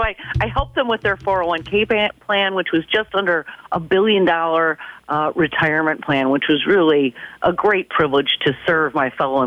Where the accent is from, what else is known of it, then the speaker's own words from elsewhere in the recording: Milwaukee, Wisconsin, United States; And so what better way to do that than to come back home to my hometown, Milwaukee, and work for the city of Milwaukee.